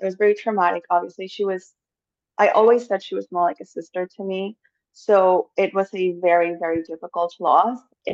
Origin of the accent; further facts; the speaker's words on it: Mexico; moved away as an adult; now in Canada; I am 30 years old. I just turned 30 a few months ago. I am originally from Mexico, but I've been living in Canada for the last 11 years.